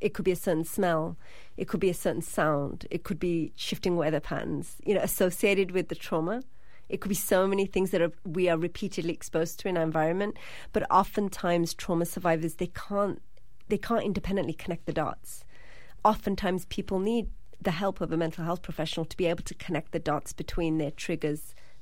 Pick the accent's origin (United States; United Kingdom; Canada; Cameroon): United Kingdom; England; I was kind of disconnected from it because I grew up in England.